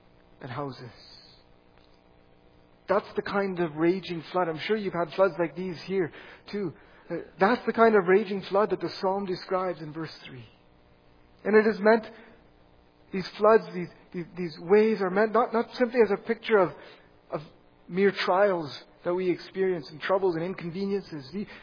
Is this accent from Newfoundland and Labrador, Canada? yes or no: no; British Columbia, Canada; I grew up in the Fraser Valley in BC.